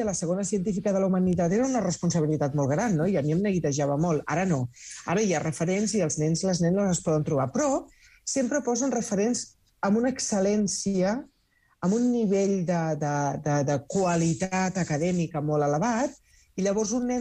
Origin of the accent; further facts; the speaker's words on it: Sant Boi de Llobregat, Catalonia, Spain; aquí soc de Sant Boi de Llobregat